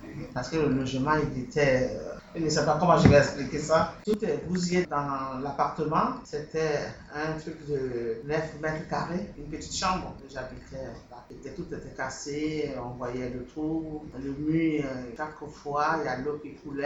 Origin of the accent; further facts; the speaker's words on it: Abidjan, Côte d’Ivoire; now in Paris, France; je suis de la Côte d'Ivoire. En 1999, je suis arrivée ici. 13 septembre 1999.